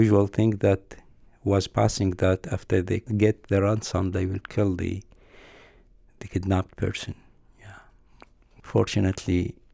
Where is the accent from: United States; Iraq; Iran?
Iraq; English is a second language; When I was there in my home country